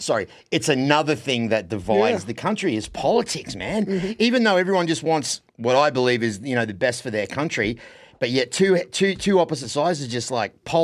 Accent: Australia; moved away; I'm from Australia, so even though I've been here for 22 years, I'm still not a citizen yet

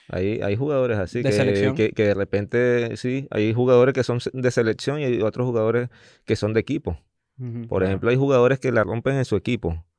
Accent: Maracay, Aragua, Venezuela; now in Germany; Yo soy también de Maracay. Imagínate, Maracay y el calor que hace.

